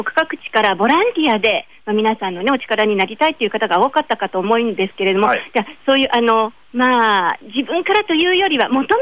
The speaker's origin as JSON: {"language": "Japanese", "region": "Fukushima", "country": "Japan", "said": "例えば私たち福島市民にとりましては大変馴染みの深い地名ですとか"}